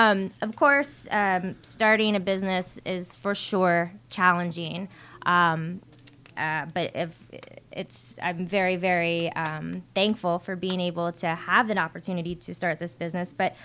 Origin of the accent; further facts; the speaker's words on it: Clearwater Beach, Florida, United States; now in Atlanta, United States; Nope. Again, Tampa, Florida. Clearwater Beach is where I am from. And my fiance and I we bought our first home here in Buckhead in February.